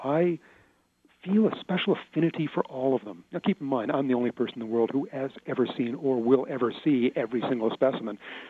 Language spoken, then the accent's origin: English; Canada; born there; my heritage is British. And my parents were determined to keep that British heritage alive, even though we lived in Canada and I was born in Canada.